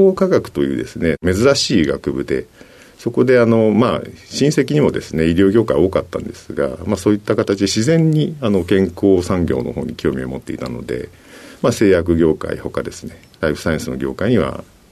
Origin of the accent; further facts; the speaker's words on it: Hitachi, Ibaraki, Japan; 茨城県日立市でございます。